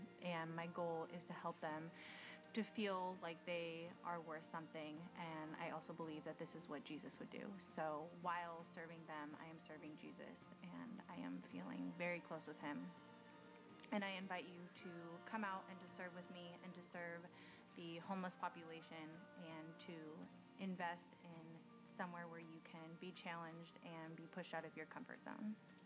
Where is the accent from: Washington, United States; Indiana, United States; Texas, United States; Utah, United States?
Washington, United States; Camas; I am a senior at Concordia University studying marketing and psychology, and I am from Camas, Washington.